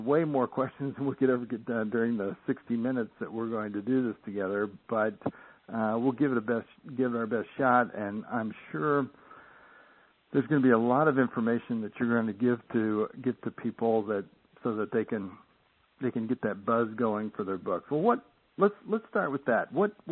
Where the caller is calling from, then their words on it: Scottsdale, Arizona, United States; and I'm calling from Scottsdale, Arizona here